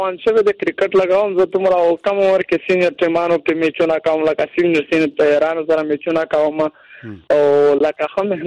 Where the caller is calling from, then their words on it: Khyber Pakhtunkhwa, Pakistan; شمالي وزیرستان